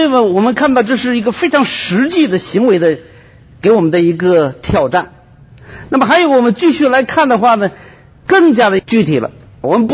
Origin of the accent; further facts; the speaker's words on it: China; 我们的文化呢，是从小我们可能是穷怕了，是怎么回事？反正我们中国人对钱有特别的一个软弱